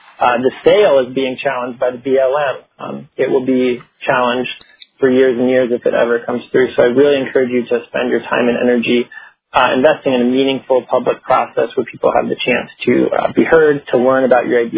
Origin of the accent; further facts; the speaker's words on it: Ketchikan, Alaska, United States; I'm from Ketchikan. I'm a third-generation Alaskan